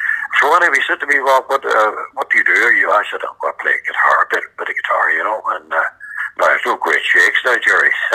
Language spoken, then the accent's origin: English; Derry, Northern Ireland, United Kingdom; I come from Derry. I come from a big family, and I'm the eldest. And you know, these were rough times. Now, back in the mid-60s, I mean, I was born and reared in Springtown Camp, which was an old army base camp